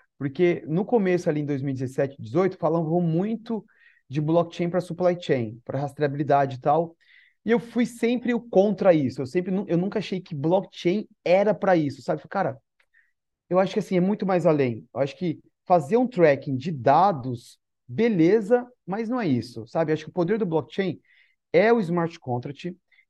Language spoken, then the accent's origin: Portuguese; Osasco, São Paulo, Brazil; a gente lá na minha cidade, em Osasco